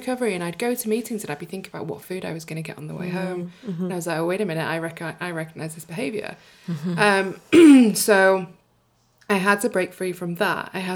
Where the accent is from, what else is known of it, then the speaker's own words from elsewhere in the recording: United States; born there; also born or lived in England; I'm breaking free from my life in England. You know, I was born in the States originally, despite my accent.